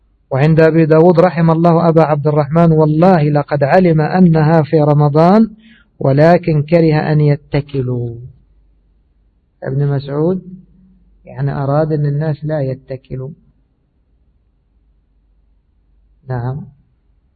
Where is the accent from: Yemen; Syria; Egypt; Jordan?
Egypt; أنا كنت أعرف مسجد عندنا في مصر معروف أن هذا مسجد الختمة